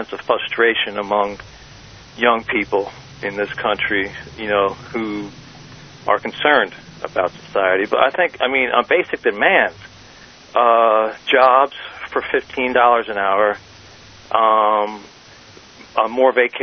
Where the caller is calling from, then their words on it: New Jersey, United States; I'm from New Jersey.